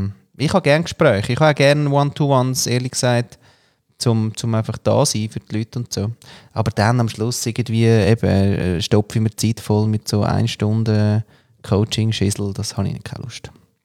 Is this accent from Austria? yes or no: yes; Austria